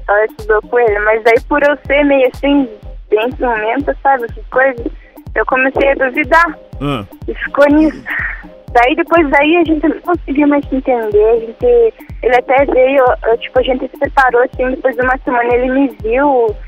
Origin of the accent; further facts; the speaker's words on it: Ponta Grossa, Paraná, Brazil; Eu sou de Ponta Grossa, Paraná.